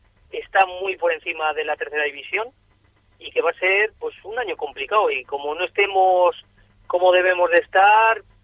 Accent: Laredo, Cantabria, Spain; es el equipo de mi tierra, donde me formé aquí, y bien, la verdad que me trataron muy bien, y bueno, y hemos vuelto aquí a Laredo

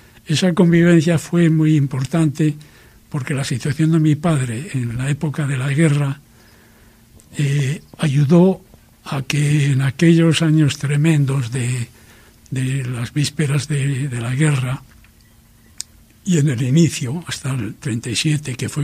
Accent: Laredo, Cantabria, Spain; born there; Nací en Laredo en el año 36.

